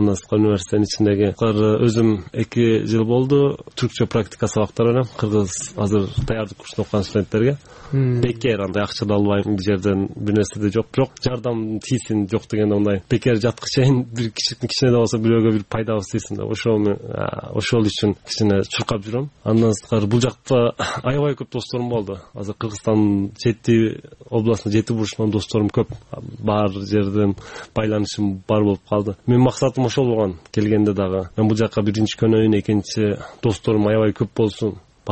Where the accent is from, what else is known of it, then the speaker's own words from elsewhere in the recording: Van, Turkey; now in Kyrgyzstan; Биздин айылыбыз бар Түркияда, Ван шаарында. Ошол жерде 3000 кыргыз жашайбыз.